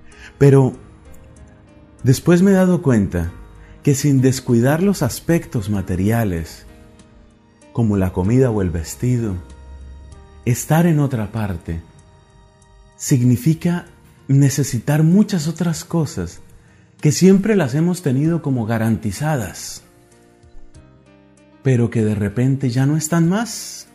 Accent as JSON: {"language": "Spanish", "country": "Colombia", "moved": "as an adult", "lives_now": "Dublin, Ireland", "said": "mi país de origen es Colombia. A pesar de haber salido varias veces al extranjero, nunca había estado tanto tiempo fuera de mi país."}